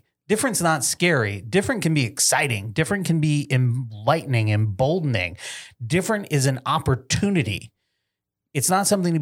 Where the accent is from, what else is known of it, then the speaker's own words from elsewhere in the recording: Vermont, United States; I'm from Vermont. Nothing but white people.